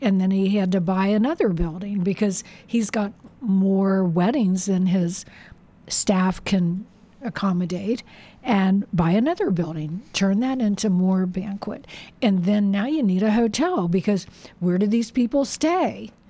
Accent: Covington, United States; In Covington.

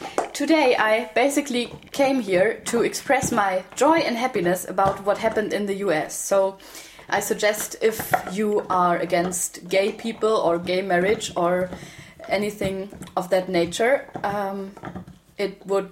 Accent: Germany; English is a second language; Because I'm from Germany

